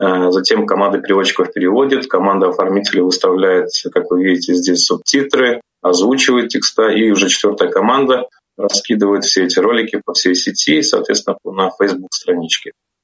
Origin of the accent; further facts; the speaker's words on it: Latvia; я из Латвии.